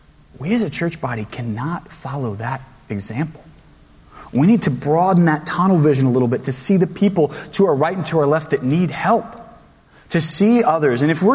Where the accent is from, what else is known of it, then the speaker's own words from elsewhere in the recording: Georgia, United States; I'm from Georgia, so I hate the cold.